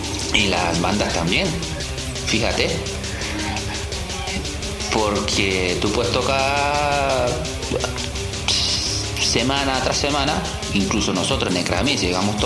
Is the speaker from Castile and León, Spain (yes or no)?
no; Canary Islands, Spain; moved away as an adult; pues sí, mira que soy canario.